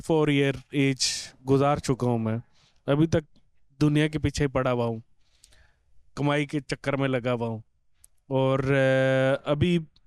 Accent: Islamabad, Islamabad Capital Territory, Pakistan; میں اسلام آباد سے آیا ہوں

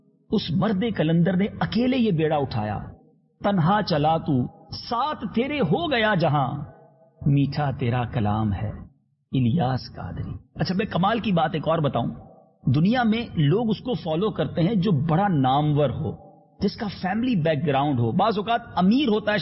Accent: Kharadar, Sindh, Pakistan; میں خود خارا در میں رہتا تھا، میری پیدائش بھی اس علاقے کی ہے، اس لیے میں آئی وٹنس ہوں ان تمام چیزوں کا.

